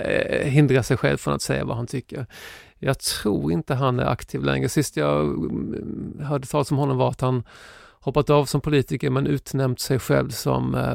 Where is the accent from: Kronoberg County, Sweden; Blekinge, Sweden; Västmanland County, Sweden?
Kronoberg County, Sweden; Växjö; Jag kommer inte från Värnamo utan jag kommer från Växjö